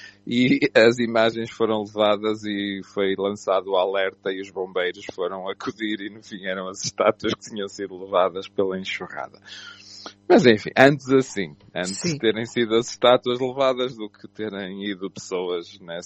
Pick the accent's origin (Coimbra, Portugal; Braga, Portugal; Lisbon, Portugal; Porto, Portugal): Braga, Portugal; Bom, eu sou de Braga